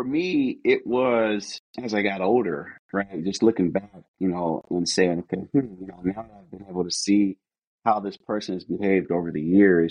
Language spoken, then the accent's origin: English; Seattle, Washington, United States; So I was in Seattle, grew up a single parent household with my mom, living in basically the hood.